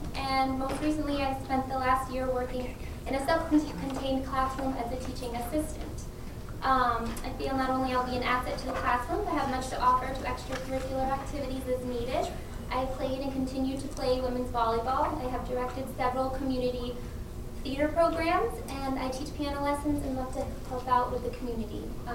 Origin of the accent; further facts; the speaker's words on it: Dover Plains, New York, United States; I grew up in Dover Plains.